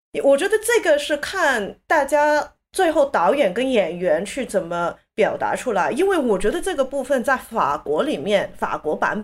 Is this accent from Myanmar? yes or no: no; Hong Kong; 因为我在香港长大的时候，我们小时候就是整个社会看国内的就是这种眼光。